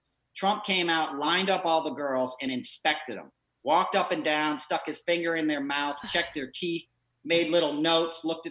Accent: New York, United States; Most of the country, like you and I, Nicole, I'm from New York. You know, I was high school in the 80s.

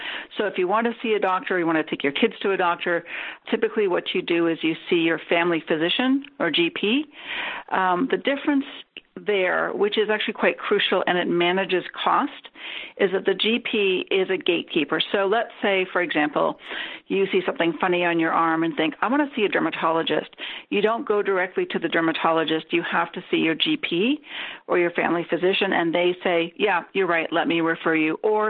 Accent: Canada; now in United States; I live here in the States and I'm a Canadian on a green card.

